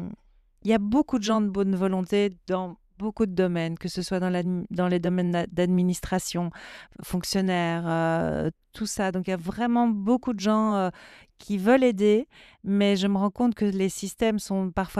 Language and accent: French; Brussels, Belgium; Et donc nous bruxellois n'ayant pas de gouvernement, on n'a pas de subsides.